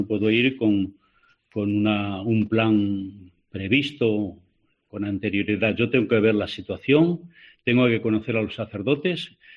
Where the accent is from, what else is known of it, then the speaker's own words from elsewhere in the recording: Pedro Bernardo, Castile and León, Spain; igual que en mi pueblo de Pedro Bernardo queríamos que el centro de salud estuviera en Pedro Bernardo, que era mucho más importante que Lanzaíta.